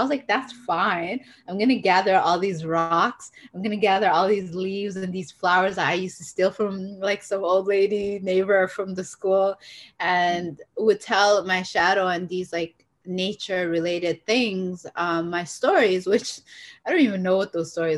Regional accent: Canada; Like I marry a lot of English and Somali words together to reflect my identity of being Canadian and Somali at the same time, and never being enough.

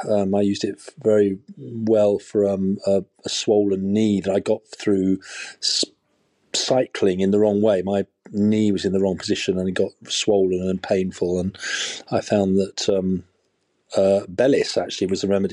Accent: London, United Kingdom; born there; now in Brighton, United Kingdom; I'm a homeopath in Brighton in the UK. I was born in London, just up the road, well, 50 miles up the road.

